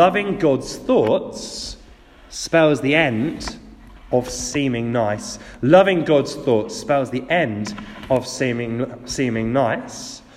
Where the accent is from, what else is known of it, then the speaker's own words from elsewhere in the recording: United Kingdom; As British people, we don't want to say the wrong thing.